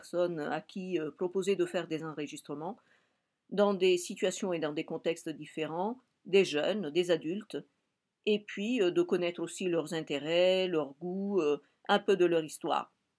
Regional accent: Italy; et je suis italienne.

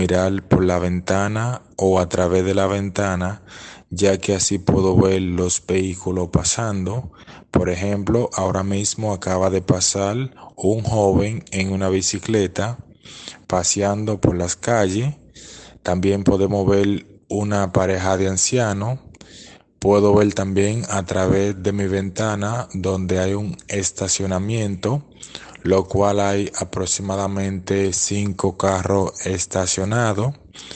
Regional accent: Dominican Republic; soy de la República Dominicana. Actualmente vivo en un apartamento.

